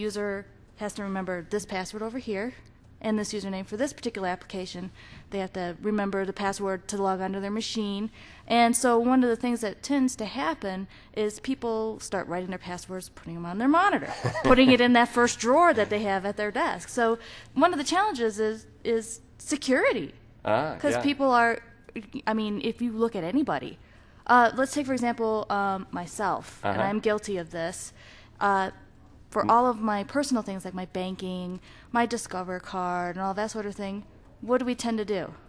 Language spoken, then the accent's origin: English; Chicago, Illinois, United States; I'm from Chicago, and I work in the National Architecture Team.